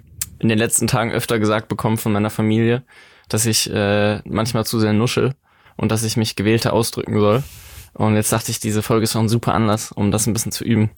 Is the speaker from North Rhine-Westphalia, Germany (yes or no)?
no; Giessen, Hesse, Germany; Ich bin immer noch hier in Gießen, in meiner Heimat, wo ich geboren bin